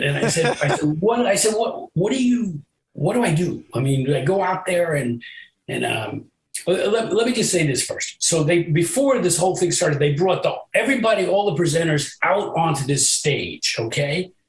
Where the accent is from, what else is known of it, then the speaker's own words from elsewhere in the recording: New Jersey, United States; I'm from New Jersey. I just wanted to get further away from home.